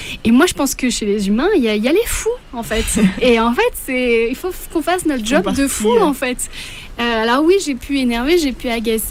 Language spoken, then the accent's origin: French; Brittany, France; parce que je suis bretonne.